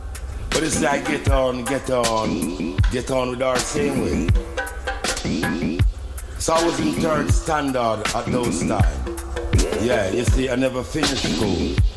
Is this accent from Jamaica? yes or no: yes; Kingston, Kingston Parish, Jamaica; also born or lived in Spanish Town; I was born in San Diego de la Vigo. A place called Spanish Town, you see? So I happen to grow in Kingston Town.